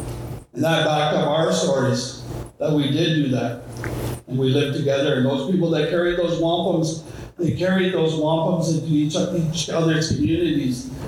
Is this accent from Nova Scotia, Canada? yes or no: no; Christian Island, Ontario, Canada; And I'm from the Wolseley First Nation on Christian Island, that's where I grew up. I spent most of my life there until I joined the military.